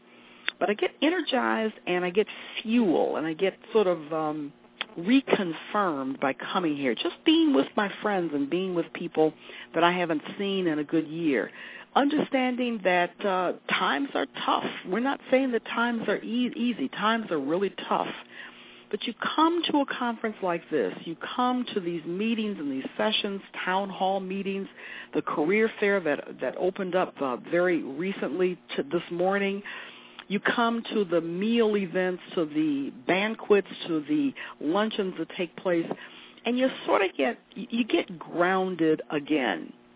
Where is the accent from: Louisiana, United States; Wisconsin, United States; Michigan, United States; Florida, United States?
Michigan, United States; Detroit; I came to my conference in Detroit, my hometown, in 1986.